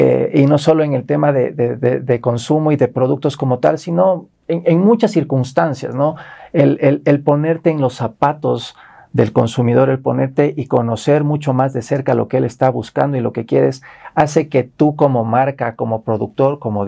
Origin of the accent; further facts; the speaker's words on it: Ecuador; creo que como ecuatorianos también tenemos ese pequeño llamado